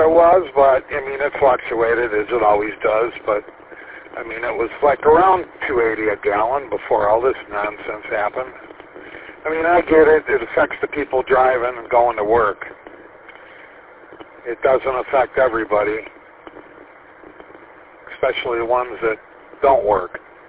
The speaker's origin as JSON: {"language": "English", "town": "St. Clair Shores", "region": "Michigan", "country": "United States", "tie": "born or raised there", "said": "I just only remember because it's my hometown, St. Clair Shores."}